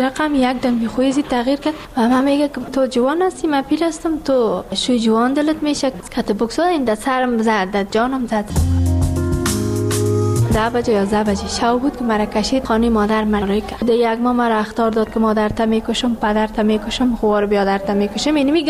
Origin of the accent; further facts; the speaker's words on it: Ghazni, Afghanistan; now in Kabul, Afghanistan; که ما کابل آمدیم، از غزنی هستیم.